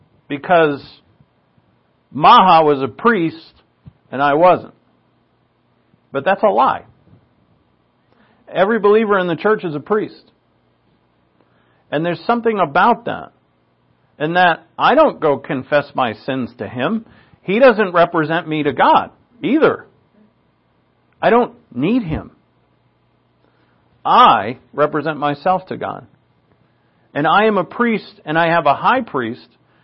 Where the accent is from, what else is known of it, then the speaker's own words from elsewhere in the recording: Providence, Rhode Island, United States; When I, growing up in Mount Pleasant in Providence, Rhode Island, our home church was Blessed Sacrament Catholic Church.